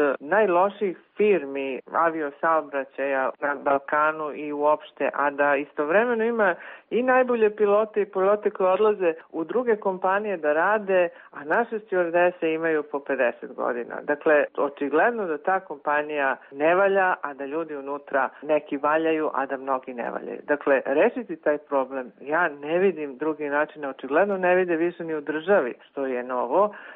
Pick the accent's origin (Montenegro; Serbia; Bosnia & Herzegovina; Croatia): Serbia; Ja se kao Srpkinja ne bih bojala te privatizacije